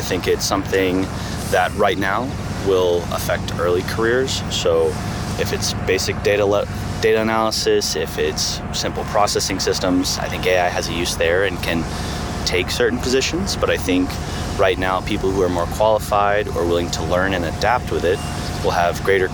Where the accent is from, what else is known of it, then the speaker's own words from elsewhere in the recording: the South, United States; I grew up in the South. I was raised Catholic, and so I know that lifestyle very well and what that means.